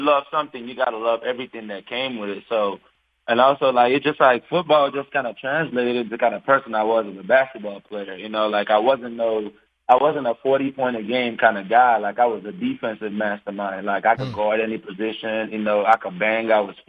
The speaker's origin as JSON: {"language": "English", "country": "Nigeria", "said": "I'm from Nigeria."}